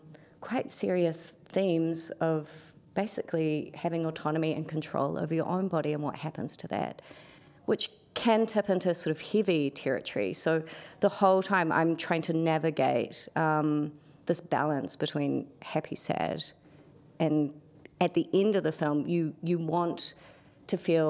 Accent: New Zealand; And as a New Zealander, we're quite self-deprecating

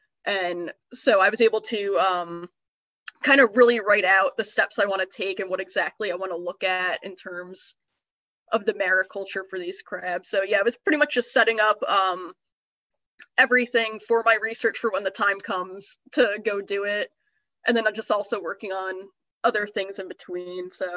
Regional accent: New Jersey, United States; because all my knowledge, of course, growing up in New Jersey is all temperate.

